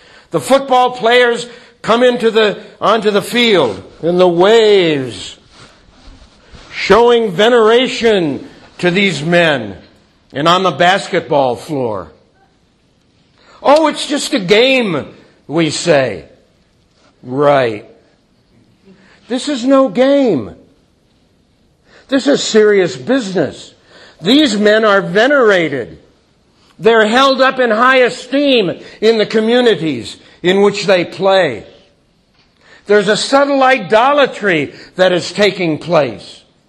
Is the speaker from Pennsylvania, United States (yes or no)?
yes; Pittsburgh, Pennsylvania, United States; Irma and I come from Pittsburgh, Pennsylvania, from Steeler Nation.